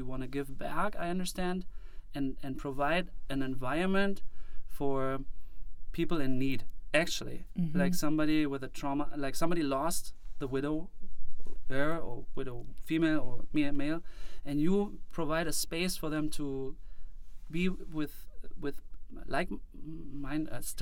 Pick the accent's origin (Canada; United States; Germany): Germany; English is a second language; I'm from Germany